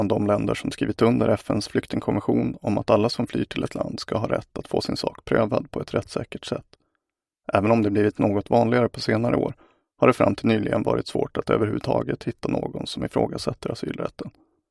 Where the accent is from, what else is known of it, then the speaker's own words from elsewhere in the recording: Ramsele, Västernorrland County, Sweden; Men för mig representerade den det allra bästa med min uppväxt i Ramsele.